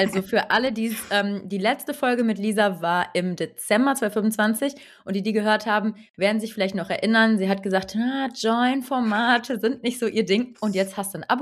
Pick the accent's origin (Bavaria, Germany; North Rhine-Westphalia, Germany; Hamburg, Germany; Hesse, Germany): North Rhine-Westphalia, Germany; Cologne; Mein Glück, weil ich komme aus Köln.